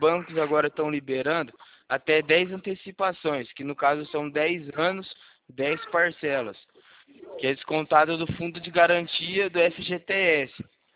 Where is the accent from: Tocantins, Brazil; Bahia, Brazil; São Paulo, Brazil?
São Paulo, Brazil; Eu sou de São Paulo.